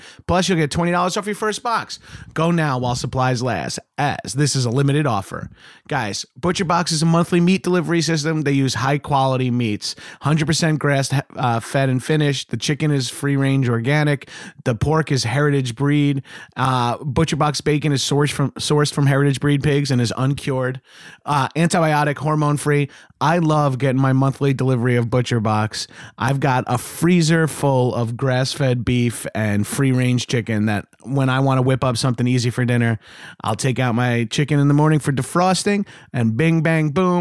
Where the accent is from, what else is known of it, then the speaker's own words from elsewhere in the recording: New York, United States; when I hear the Yukon growing up in New York